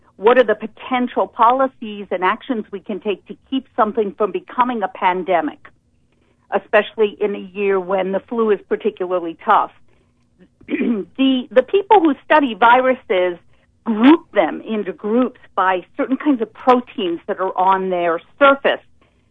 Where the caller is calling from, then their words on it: New York, United States; I'm calling from the Mid-Hudson Valley area of New York State, and that is pretty close to where West Point is.